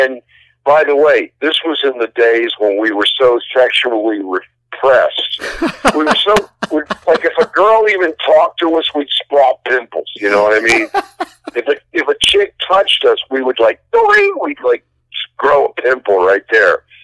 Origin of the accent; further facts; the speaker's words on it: Baltimore, Maryland, United States; My whole family lived within four blocks of each other when we were growing up in Baltimore.